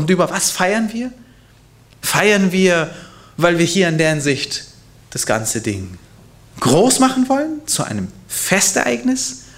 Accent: Hanover, Lower Saxony, Germany; born there; Hannover, mein Geburtsort.

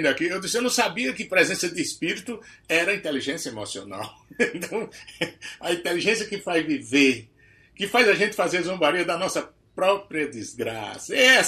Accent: Northeast Region, Brazil; Rapaz, por causa da inteligência emocional da minha gente

